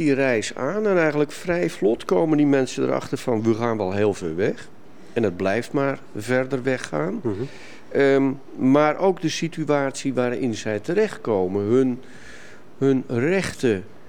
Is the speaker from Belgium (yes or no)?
no; Netherlands; Ja, die ik als Nederlander natuurlijk helemaal niet ken.